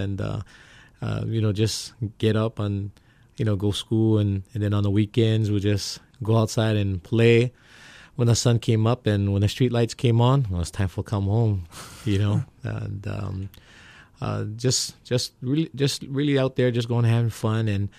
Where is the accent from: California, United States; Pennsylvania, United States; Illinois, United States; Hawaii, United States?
Hawaii, United States; Honolulu; I was born and raised here in Kalihi. Went to Fern, to Kalakaua, and then eventually to Farrington.